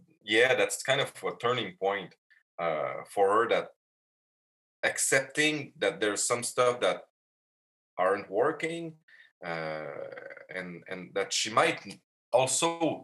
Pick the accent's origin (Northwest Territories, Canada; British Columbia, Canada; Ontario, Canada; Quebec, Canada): Quebec, Canada; Montreal; we shot a movie in Montreal, we're French Canadian here